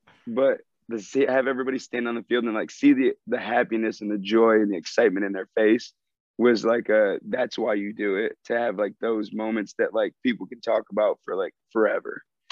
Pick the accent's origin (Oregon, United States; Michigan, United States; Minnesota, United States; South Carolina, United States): Michigan, United States; But I'm from Michigan. I grew up like an hour and 15 minutes from Detroit.